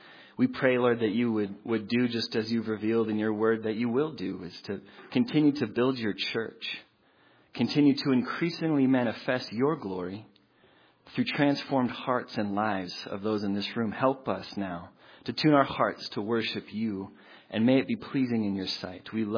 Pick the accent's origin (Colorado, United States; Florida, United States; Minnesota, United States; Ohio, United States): Colorado, United States; Boulder; And imagine growing up in Boulder, Colorado, and knowing nothing of the Bible or Jesus Christ